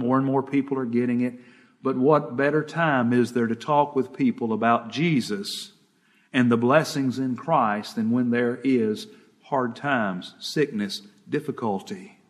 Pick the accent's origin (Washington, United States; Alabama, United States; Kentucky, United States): Alabama, United States; Piedmont; I grew up in Calhoun County, Piedmont. little small town there.